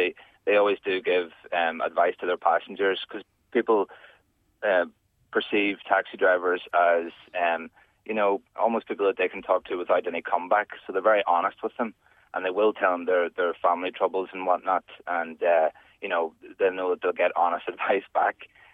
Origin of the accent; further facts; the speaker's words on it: Newcastle, Northern Ireland, United Kingdom; I'm not from Belfast originally. I'm from Newcastle, County Down.